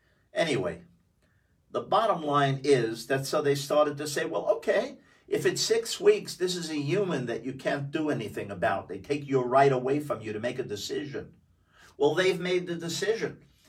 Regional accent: New York City, New York, United States; I'm Jewish, but one of my favorite people growing up in New York City, and he's dead many years, was a very famous Bishop Fulton J. Sheen.

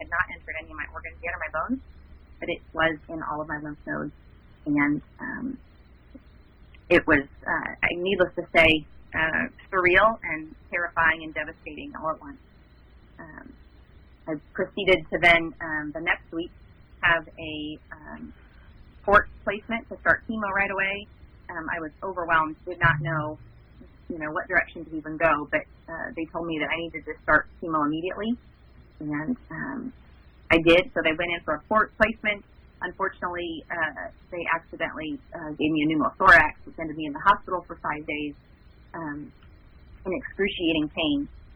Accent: Iowa, United States; moved away as an adult; I'm originally from Iowa. I was brought down here 14 years ago and when we got married, and I'm just enjoying Texas.

